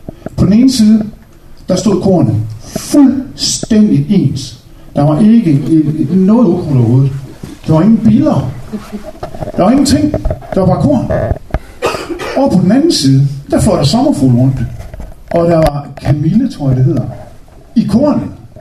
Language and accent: Danish; Aarhus, Central Denmark Region, Denmark; Jamen, jeg kommer fra Aarhus, og har boet derinde i mange, mange år.